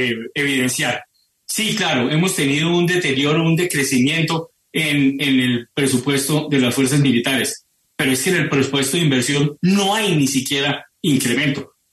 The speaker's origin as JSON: {"language": "Spanish", "country": "Colombia", "said": "como general de la República, pero más como colombiano"}